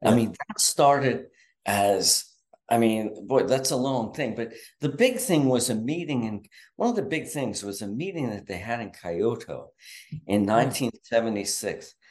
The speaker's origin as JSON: {"language": "English", "town": "Philadelphia", "region": "Pennsylvania", "country": "United States", "tie": "born or raised there", "said": "I grew up in Philly and we went down to the Jersey Shore, you know, in the summertime"}